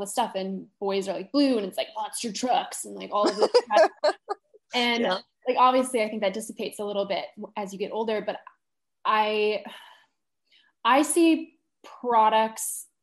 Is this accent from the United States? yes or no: yes; St. Louis, Missouri, United States; My partner's from Ohio. I'm from St. Louis.